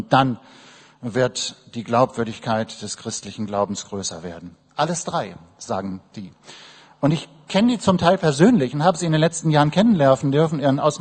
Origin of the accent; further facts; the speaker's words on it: Berlin, Germany; Das gilt für Berlin, auch wenn wir uns manchmal ein bisschen sperren als Berliner.